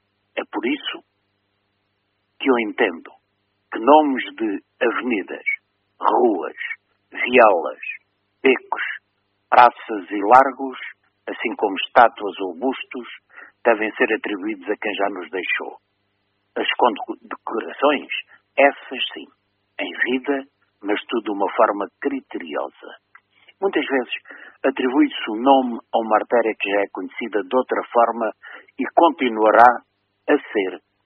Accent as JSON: {"language": "Portuguese", "town": "Coimbra", "region": "Centro", "country": "Portugal", "tie": "born or raised there", "said": "Esta minha queda por estas coisas vem dos meus tempos de criança, vividos na minha terra natal, que é Coimbra."}